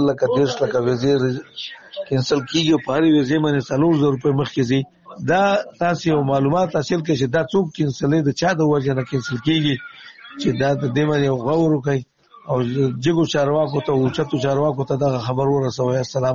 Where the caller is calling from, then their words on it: Nangarhar, Afghanistan; زه یو افغان یم، د ننګرهار ولایت څخه تاسو ته یو عذر پیش کوم